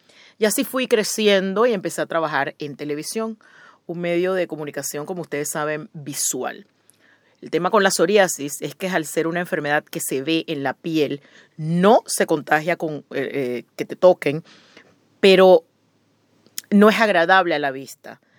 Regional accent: Panama; o en mi caso que salía en pantalla, pues una figura conocida en mi país, Panamá, quizás no tiene cosas.

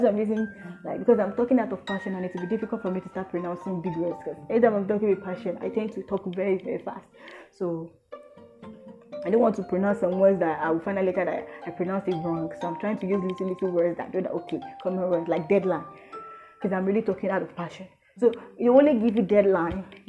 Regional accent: Nigeria; As a Nigerian youth, I know my right and I know how much your father or your mother has stolen that is funding your lifestyle.

